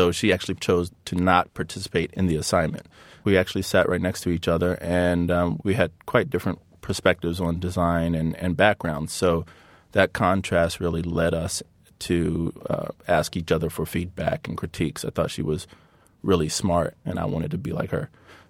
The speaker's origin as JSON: {"language": "English", "town": "Hampton", "region": "Virginia", "country": "United States", "tie": "born or raised there", "said": "So there were always – basketball stars and football stars from my hometown of Hampton, Virginia."}